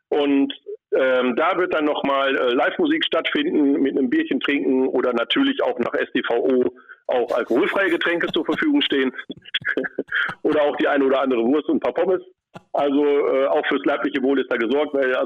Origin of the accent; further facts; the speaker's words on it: Kevelaer, North Rhine-Westphalia, Germany; ich bin also gebürtiger Kevelarer